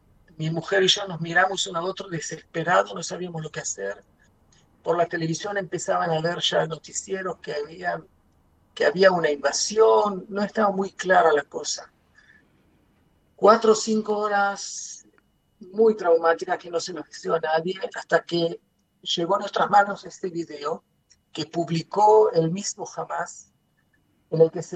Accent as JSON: {"language": "Spanish", "country": "Argentina", "said": "Yo soy argentino con nacionalidad y él también."}